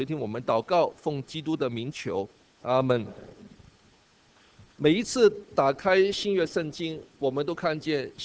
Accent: China; 你可以说其实神真的是怜悯我们中国人，他让我们中国文化里面是有很多优美的传统

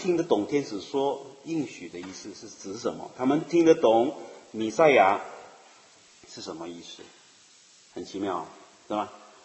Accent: China; moved away; 我想起我们中国人很喜欢拍这全家福啊都是在新年大家回来的时候一起拍

